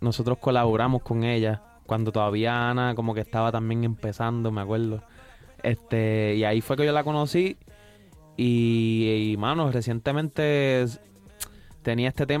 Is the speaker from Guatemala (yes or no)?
no; Puerto Rico; Sí, yo me crié toda mi vida allí y bueno, de allí somos de Bayoneta, como decimos algunos.